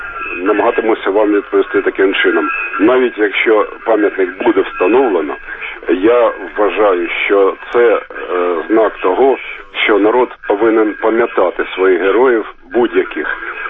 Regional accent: Kharkiv, Kharkiv Oblast, Ukraine; я з Харкова

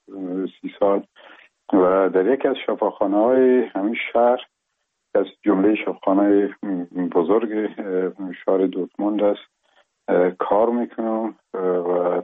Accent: Afghanistan; first language Pashto; Persian is a second language

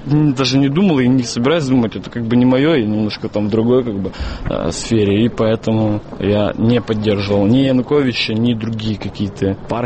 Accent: Crimea, Ukraine; Я за Крым, я крымчанин, и я надеюсь, что в Крыму будет все хорошо.

